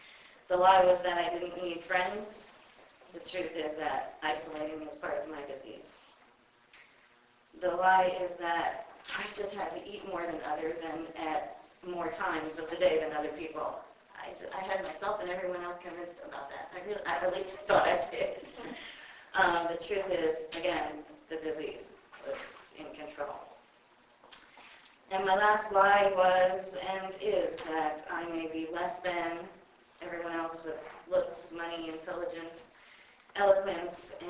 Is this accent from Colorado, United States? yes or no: yes; Colorado, United States; I'm from Colorado.